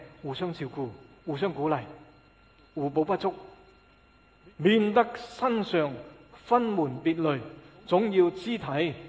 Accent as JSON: {"language": "Chinese", "country": "China", "said": "我们中国人呢经常说自己散沙一盘"}